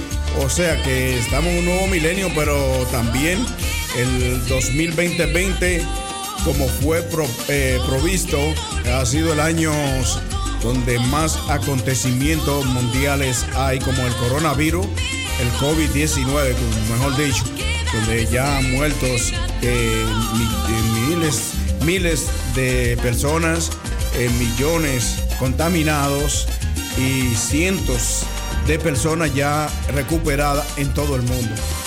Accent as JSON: {"language": "Spanish", "country": "Dominican Republic", "said": "tanto en mi país, República Dominicana"}